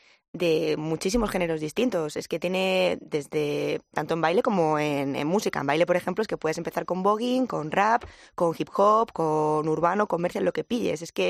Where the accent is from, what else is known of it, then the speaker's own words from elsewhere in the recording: Madrid, Community of Madrid, Spain; Yo soy de Madrid.